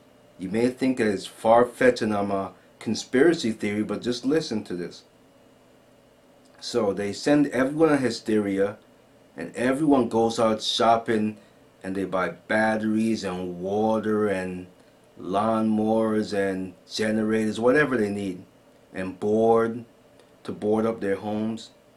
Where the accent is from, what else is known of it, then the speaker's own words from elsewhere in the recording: St. Thomas, U.S. Virgin Islands; I'm from the St. Thomas, Virgin Islands, let me tell you.